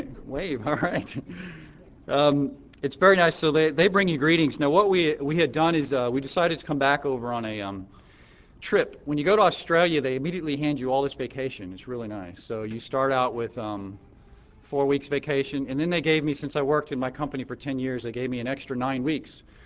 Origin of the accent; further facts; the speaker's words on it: United States; Actually, I haven't been gone that long. I am still American